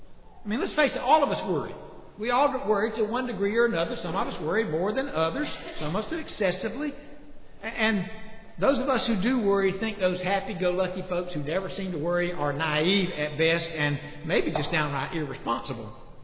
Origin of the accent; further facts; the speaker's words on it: Lyons, Georgia, United States; I grew up in Lyons, Georgia, and I'm not sure we had that much of a hippie era in Lyons, Georgia.